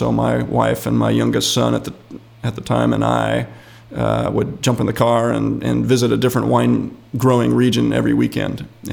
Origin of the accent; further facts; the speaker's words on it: Washington, United States; moved away as an adult; I grew up outside of Seattle in a small, what used to be a hick coal mining town, and now is the 4th highest property values in the state. It's basically a bedroom community of Seattle.